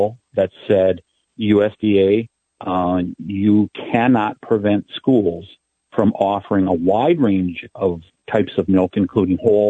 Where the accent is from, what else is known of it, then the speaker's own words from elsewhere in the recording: Wisconsin, United States; especially because we come from the dairy state, Wisconsin.